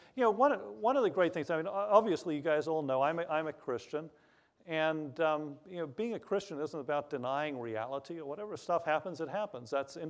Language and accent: English; Australia; I tell people I'm Australian, so that means I'll have an answer for everything.